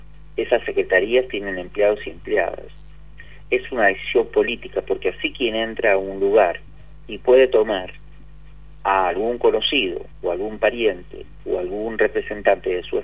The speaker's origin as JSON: {"language": "Spanish", "town": "Rosario del Tala", "region": "Entre Ríos", "country": "Argentina", "tie": "born or raised there", "said": "a mí me tocó crecer en mi adolescencia en Rosario del Tala"}